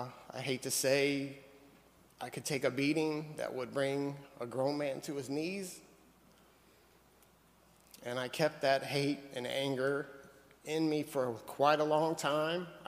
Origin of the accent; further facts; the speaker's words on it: North Carolina, United States; moved away as an adult; I'm 49 years old. Born and raised in North Carolina. My wife and I moved up here in 2003.